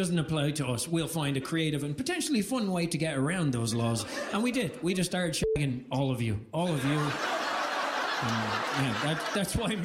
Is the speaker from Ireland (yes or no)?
yes; Dublin, Leinster, Ireland; now in United States; I am indeed from Dublin, Ireland, but I live in America now, so I identify as Latino.